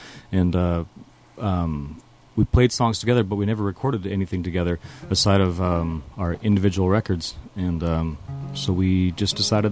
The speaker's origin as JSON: {"language": "English", "town": "Fargo", "region": "North Dakota", "country": "United States", "tie": "born or raised there", "lives_now": "Madison, United States", "said": "I grew up in Fargo, North Dakota, and I moved to Madison, Wisconsin 10 years ago"}